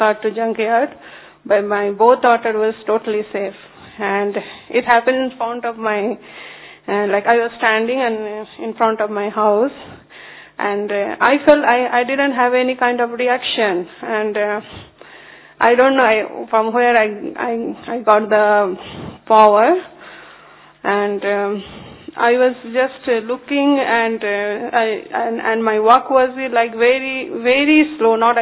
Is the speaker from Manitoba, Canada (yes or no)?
no; Toronto, Ontario, Canada; I'm from Toronto, Canada also, like you. Etobicoke Center.